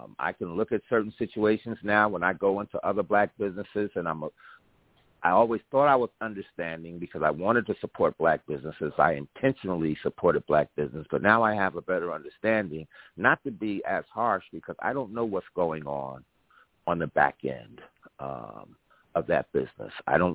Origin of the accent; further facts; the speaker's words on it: New Jersey, United States; Because I can remember black-owned businesses that reminded me, I'm from Jersey